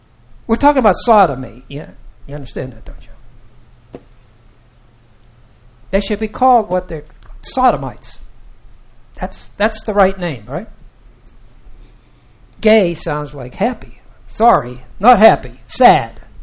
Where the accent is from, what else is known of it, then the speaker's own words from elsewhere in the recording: Pittsburgh, Pennsylvania, United States; Penn State sits in a mountain community in central Pennsylvania, and I'm from the inner city, Pittsburgh